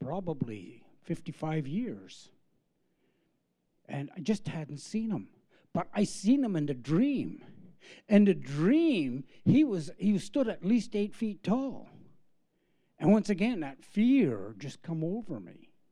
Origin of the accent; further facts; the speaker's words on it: Canada; So, and I'm a Canadian, and I had a criminal record